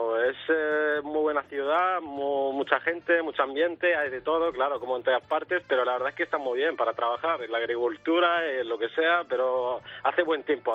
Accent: Murcia, Region of Murcia, Spain; soy de Murcia.

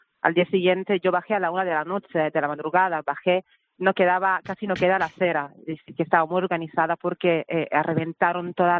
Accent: Italy; now in Spain; La verdad que llevo 10 años, porque soy italiana, llevo 10 años en Cataluña

